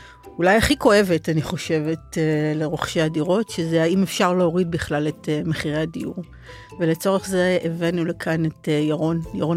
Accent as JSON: {"language": "Hebrew", "town": "Ramat Gan", "region": "Tel Aviv District", "country": "Israel", "said": "אני מרמת גן במקור."}